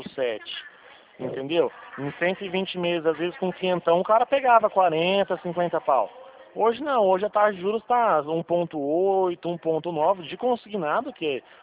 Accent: Presidente Prudente, São Paulo, Brazil; Eu sou do estado de São Paulo, região de Presidente Prudente.

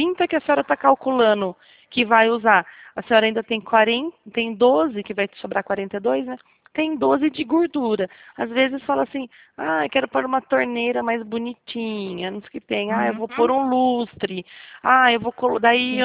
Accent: Botucatu, São Paulo, Brazil; now in Rio Claro, Brazil; mas eu sou de Botucatu, né? Sou daí da região.

